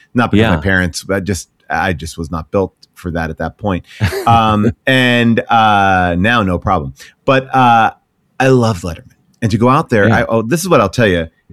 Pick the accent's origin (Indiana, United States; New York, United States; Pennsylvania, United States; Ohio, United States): New York, United States; now in Los Angeles, United States; because I am a New Yorker. I grew up in Long Island. My dad lives in Queens. I have been a New Yorker for many parts of my life.